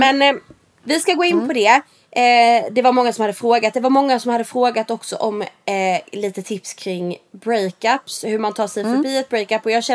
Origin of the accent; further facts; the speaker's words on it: Värnamo, Jönköping County, Sweden; Det är ett sånt här gippo som vi har i min hemstad då.